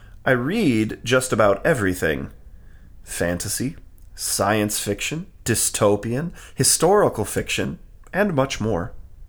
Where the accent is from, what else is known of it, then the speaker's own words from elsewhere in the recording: Wilson, North Carolina, United States; I grew up in Wilson, North Carolina. It's a small town about an hour east of Raleigh